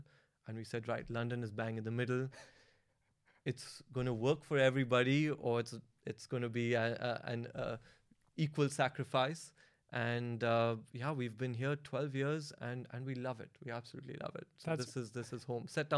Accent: India; also born or lived in United States; I grew up in India, and a lot of my formative years were in the US, a lot of them in Silicon Valley, and my wife is American.

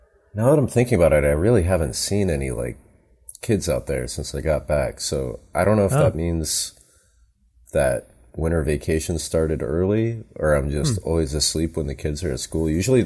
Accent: Vermont, United States; now in New York, United States; Home base is Vermont. I kind of moved around a lot as a kid.

